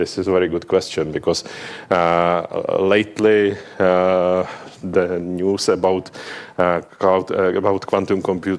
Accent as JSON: {"language": "English", "country": "Czechia", "second_language": "English", "lives_now": "Berlin, Germany", "said": "I am from Czechoslovakia, Czechia, next country over those hills, and I live 12 years in Berlin."}